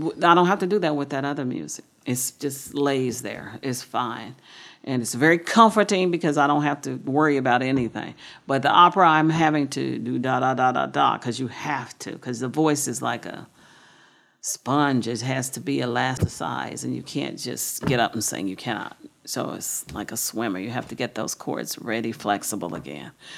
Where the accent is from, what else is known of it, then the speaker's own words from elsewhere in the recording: Oklahoma, United States; Well, I said, I'm from Oklahoma. I like ice everything.